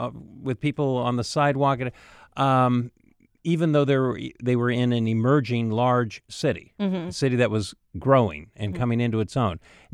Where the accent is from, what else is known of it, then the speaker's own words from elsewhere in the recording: Seattle, Washington, United States; I grew up in West Seattle.